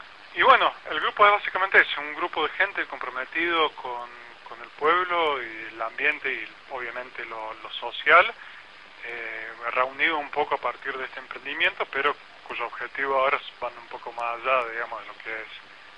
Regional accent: Córdoba, Argentina; now in Sal Si Puedes, Argentina; yo soy de Córdoba, hace unos años nos mudamos acá a Sal Si Puedes, que es un pueblito que está a 30 kilómetros de Córdoba

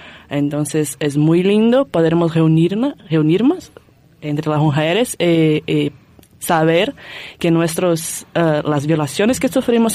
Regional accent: Brazil; vengo de Brasil

